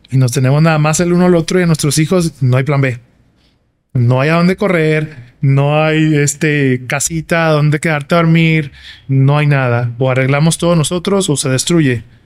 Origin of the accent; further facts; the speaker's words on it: Los Mochis, Sinaloa, Mexico; also born or lived in Guadalajara / Querétaro; now in Ciudad Juárez, Mexico; He vivido en de donde yo soy, en Sinaloa, en Los Mochis. Viví en Guadalajara unos años, viví en Querétaro otros más años. Tengo algunos años aquí en Ciudad Juárez.